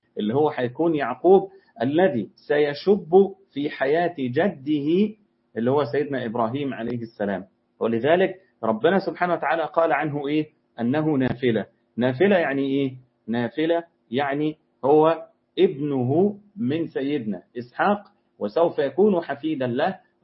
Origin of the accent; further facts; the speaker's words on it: Egypt; عندنا في مصر مثل شعبي يقول: أولاد الشيبة يتامى.